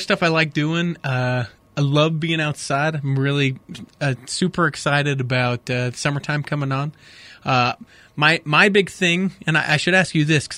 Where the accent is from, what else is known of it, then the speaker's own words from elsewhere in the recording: Midvale, Utah, United States; I'm from Midville, Sandy area. Went to Hillcrest High School here in Salt Lake City, Utah.